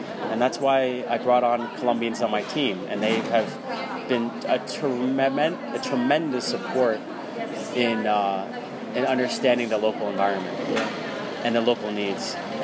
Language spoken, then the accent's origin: English; Philadelphia, Pennsylvania, United States; born there; So I was born in Philadelphia, city of brotherly love.